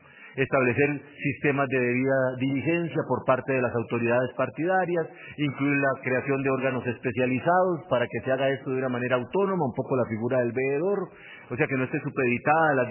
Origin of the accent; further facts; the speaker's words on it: Costa Rica; como soy tico, tengo derecho a opinar, por más que se enojen conmigo, es el actual partido de gobierno en mi país.